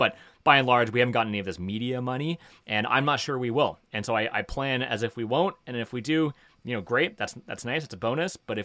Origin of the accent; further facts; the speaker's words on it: Toronto, Ontario, Canada; I grew up in Toronto on the West End in Etobicoke. Okay. Yeah, and I spent most of my life in Toronto. And so I grew up in Toronto. I went to high school here. I went to university here. I went to the University of Toronto.